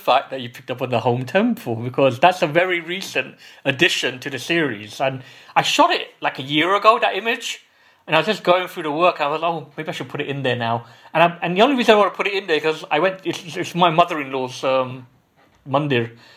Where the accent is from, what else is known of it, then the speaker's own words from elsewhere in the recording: London, United Kingdom; I grew up in East London. I grew up with a mixed group of friends from so many different communities.